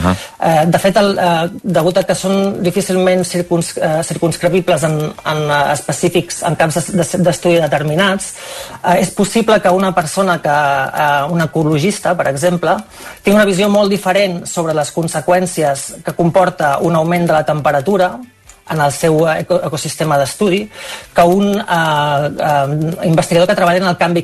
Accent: Manresa, Catalonia, Spain; now in United Kingdom; sempre que puc torno cap a Manresa, que és d'on soc.

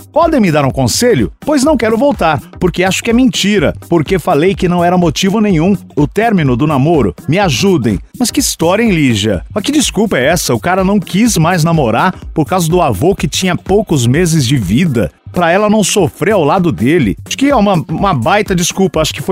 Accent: Belo Horizonte, Minas Gerais, Brazil; Tenho 19 anos, sou de BH.

